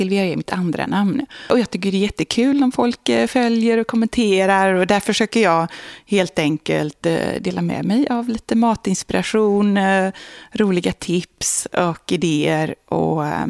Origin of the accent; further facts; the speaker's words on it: Sweden; moved away as an adult; now in Philadelphia, United States; det är liksom lite exotiskt också som svensk. Och sen tar man sig upp till West Philadelphia där jag bor, precis på andra sidan universitetet.